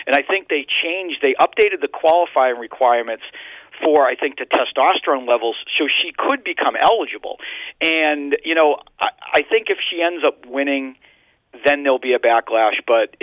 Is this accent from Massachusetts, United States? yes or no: yes; Quincy, Massachusetts, United States; I think when I was back in good old Quincy, Massachusetts, growing up in Little League, there was a few females that played on the boys' Little League.